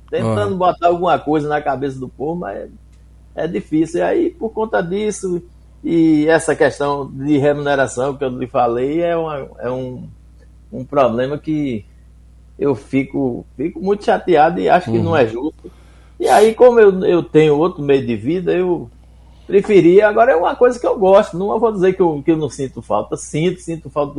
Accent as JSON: {"language": "Portuguese", "town": "Jacobina", "region": "Bahia", "country": "Brazil", "tie": "born or raised there", "said": "Você vê pela minha voz, o povo pensa que eu sou paraibano, pensa que eu sou pernambucano, mas não, eu nasci e criei aqui em Jacobina. Já morei em Salvador 3 anos e nunca consegui mudar meu sotaque disso aqui."}